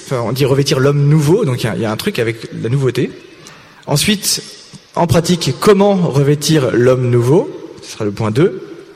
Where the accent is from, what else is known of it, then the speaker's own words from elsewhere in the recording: Toulon, Provence-Alpes-Côte d'Azur, France; j'ai 35 ans, je viens de Toulon, je suis célibataire pas encore marié, je bosse dans la promotion immobilière et je suis membre de la communauté de l'Emmanuel.